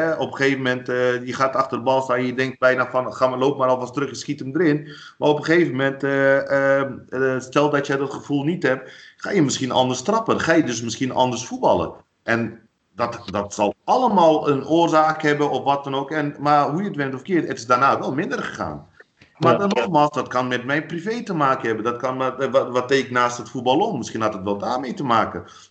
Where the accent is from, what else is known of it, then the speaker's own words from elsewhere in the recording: Netherlands; Want ik ben hier geboren en getogen.